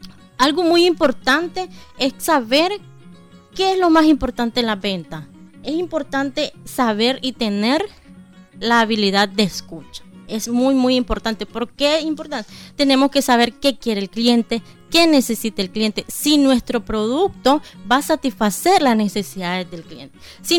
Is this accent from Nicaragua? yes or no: yes; Nicaragua; Que nosotros no puede faltar como nicaragüenses, ¿verdad?